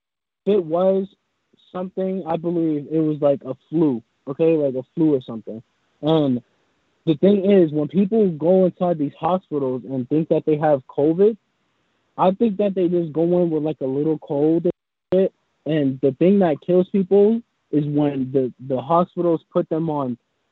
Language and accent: English; Boston, Massachusetts, United States; Like, Boston is, you know what I'm saying, my hometown.